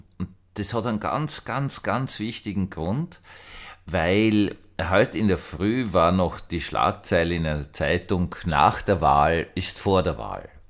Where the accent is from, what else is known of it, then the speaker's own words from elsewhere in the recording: Austria; Es war nicht so einfach als Österreicher im Ausland.